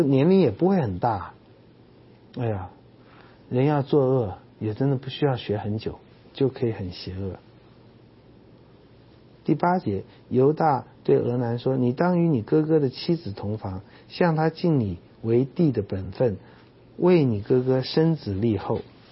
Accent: China; 我觉得虽然是我们中国人观念，几千年来都是这样观念，传宗接代

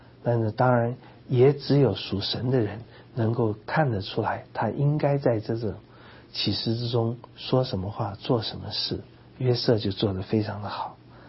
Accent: China; 真像我们中国人讲的那个圆

